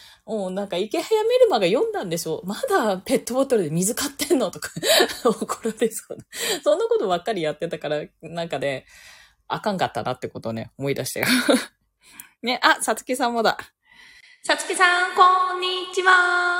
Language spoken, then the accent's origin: Japanese; Okinawa, Japan; 地元に帰るとしたらね、沖縄。